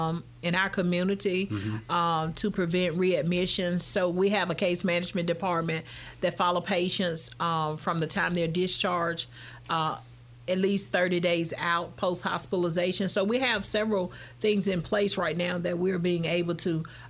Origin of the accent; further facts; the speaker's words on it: Morgan City, Mississippi, United States; I'm from Morgan City